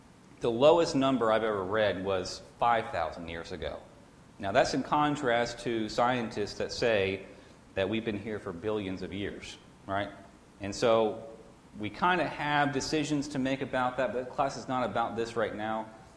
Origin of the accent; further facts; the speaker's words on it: Virginia, United States; because I made such a strong point when I was in preaching school to say I'm from Virginia. They go, oh, West Virginia? No, different state.